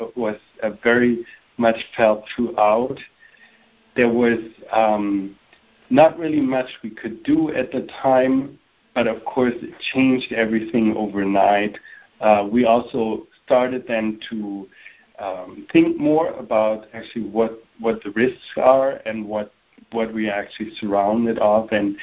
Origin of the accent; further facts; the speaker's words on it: Berlin, Germany; accent: German; English is a second language; So I'm German. I was born and raised in West Berlin. So West Berlin, it was, of course, a little island in East Berlin.